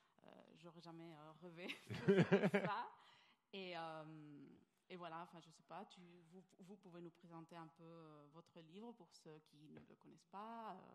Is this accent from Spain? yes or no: yes; Spain; Je viens d'Espagne et je traduis des livres vers l'espagnol depuis l'anglais, le français, l'italien, depuis 10 ans.